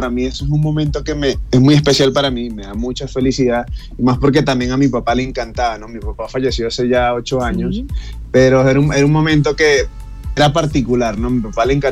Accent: Venezuela; moved away as an adult; now in Bogotá, Colombia; Pues sí, yo soy venezolano. Ya tengo ya más de 4 años acá en Bogotá, Colombia.

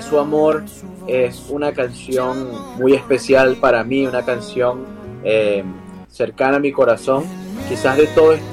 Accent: Barquisimeto, Lara, Venezuela; now in United States; soy venezolano, nací y crecí en Venezuela, en una ciudad llamada Barquisimeto, conocida como la ciudad musical de Venezuela.

